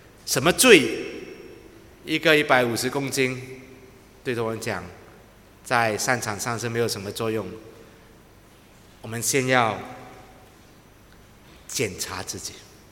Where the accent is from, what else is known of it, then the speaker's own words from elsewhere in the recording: Singapore; 但是真的很惭愧，我们全部新加坡人跑得没到1公里就全部都停止了。